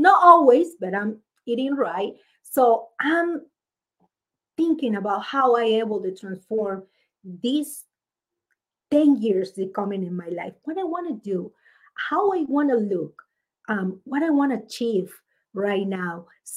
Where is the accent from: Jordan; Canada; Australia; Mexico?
Mexico; English is a second language; moved away as an adult; now in United States; I grew up in Mexico for 27 years. And then I'm 27 years old, you know, I migrate to the United States. And now it's all this time here.